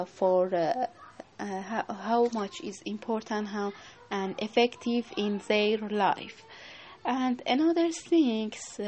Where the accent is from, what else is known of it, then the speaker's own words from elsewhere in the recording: Isfahan, Iran; I grew up in Isfahan. I'm from Isfahan, and I grew up in this city.